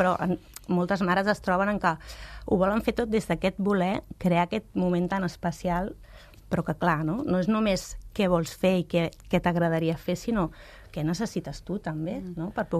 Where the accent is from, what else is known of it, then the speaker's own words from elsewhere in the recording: Sabadell, Catalonia, Spain; Tota la meva família és de Sabadell, jo soc de Sabadell.